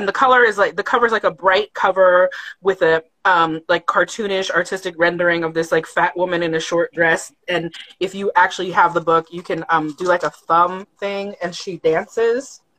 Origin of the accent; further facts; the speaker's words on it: Southwest, United States; I'm from the Southwest, but in the Black side of my family, everybody is from the South.